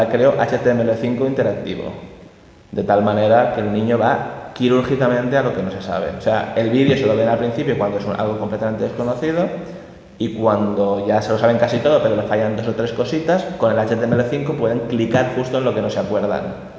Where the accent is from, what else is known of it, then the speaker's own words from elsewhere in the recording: England, United Kingdom; Spanish is a second language; sobre todo como yo soy inglés, usar los medios técnicos para aumentar la exposición a la lengua de mis alumnos